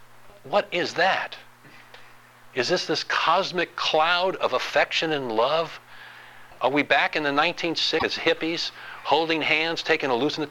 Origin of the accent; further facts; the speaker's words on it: Louisiana, United States; I know it's not politically correct. I'm from Louisiana.